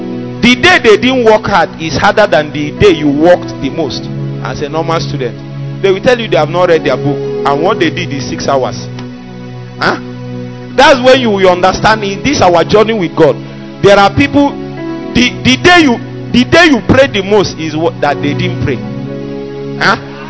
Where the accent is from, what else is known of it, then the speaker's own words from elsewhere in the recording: Onitsha, Anambra, Nigeria; I grew up around Onitsha those days